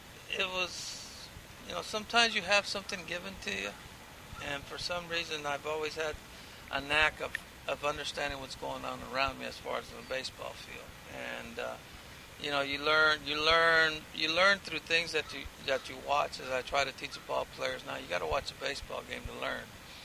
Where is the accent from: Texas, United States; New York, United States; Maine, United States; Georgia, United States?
Texas, United States; Like I said, I grew up really poor in South Texas, and I go to University of Texas, 40,000 students, and walk in there with one suitcase